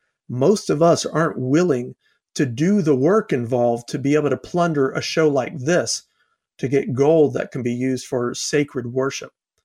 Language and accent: English; South Carolina, United States; also born or lived in Georgia; Peaches. I'm from South Carolina and Georgia before then, so Peach State.